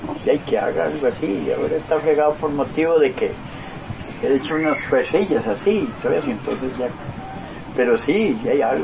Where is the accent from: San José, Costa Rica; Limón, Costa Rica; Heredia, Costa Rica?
San José, Costa Rica; San Cristóbal Sur; born there; now in Pérez Zeledón, Costa Rica; yo nací en San Cristóbal Sur, ahí cerquita de la lucha de Figueres. Ahí nací yo. Y me vine de San Cristóbal